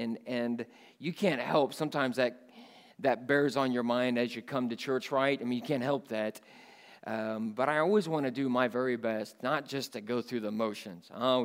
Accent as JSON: {"language": "English", "town": "Kansas City", "region": "Missouri", "country": "United States", "tie": "born or raised there", "said": "I came to Falls City as a kid. I grew up in Kansas City, Missouri. And my great-grandma lived up here."}